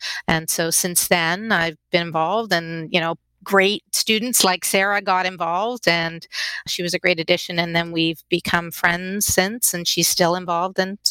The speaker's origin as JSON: {"language": "English", "country": "Canada", "said": "I went to the University of Guelph in Canada. I'm Canadian."}